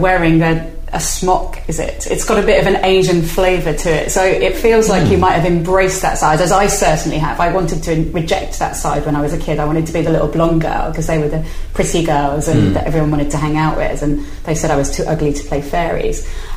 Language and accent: English; Spain; also born or lived in Wirral, England / London, England / Brighton, England; I feel like I'm from the Wirral, and I feel like I'm from Spain, where I grew up. And I also feel I'm from London and Brighton.